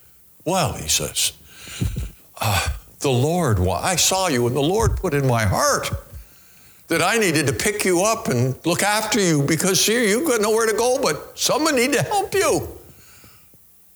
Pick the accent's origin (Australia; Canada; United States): Canada; I grew up in Canada. A lot of our stories were about England, Europe.